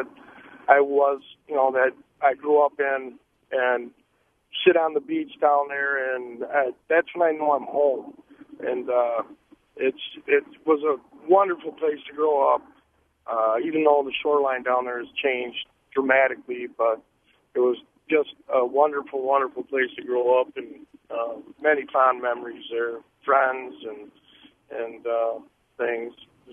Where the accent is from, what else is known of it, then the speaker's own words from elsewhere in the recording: Racine, Wisconsin, United States; I was just saying that I grew up in Racine, Wisconsin, right across the street from Lake Michigan. And, I don't live there now